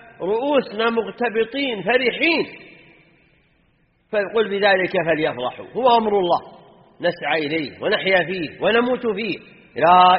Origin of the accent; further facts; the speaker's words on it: Saudi Arabia; واعتنت به بلادنا المملكة العربية السعودية